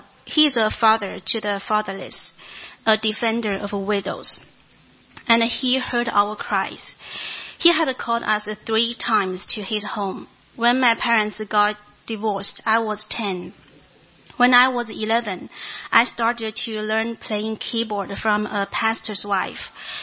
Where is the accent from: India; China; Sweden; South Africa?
China; English is a second language; moved away as an adult; now in United States; I feel very honored to be here to share my story with you. I'm from China, and this is my third year in America. I was born as the only girl in my family